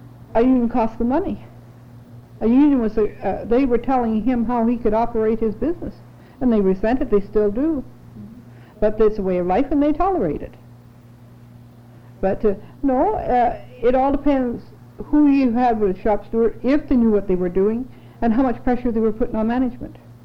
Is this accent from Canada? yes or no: yes; Canada; we're Canadian, and we have different feelings, really.